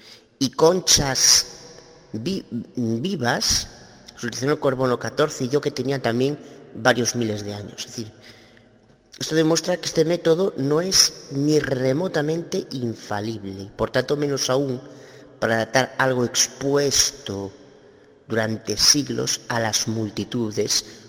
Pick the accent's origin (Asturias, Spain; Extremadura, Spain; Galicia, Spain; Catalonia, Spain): Galicia, Spain; Soy abogada de Galicia, España.